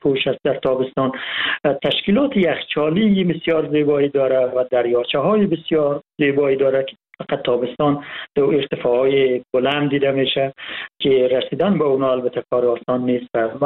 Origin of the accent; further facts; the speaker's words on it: Hazarajat, Afghanistan; من از هزارجات هستم